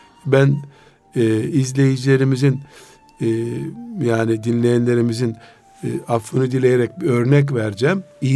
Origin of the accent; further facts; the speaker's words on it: Black Sea Region, Turkey; Seferberlik denir bizim Karadeniz'de. Seferberlik yıllarının kadını.